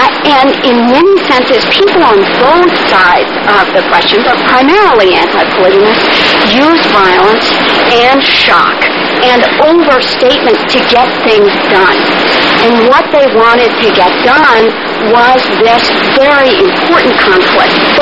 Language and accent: English; Philadelphia, Pennsylvania, United States; Worse, I'm an Episcopalian from Philadelphia who has no connection to Mormonism, anti-Mormonism, polygamy, anti-polygamy.